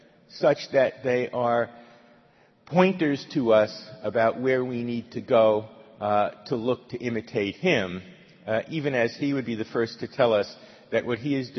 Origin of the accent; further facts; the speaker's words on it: Brooklyn, New York, United States; I grew up in Brooklyn.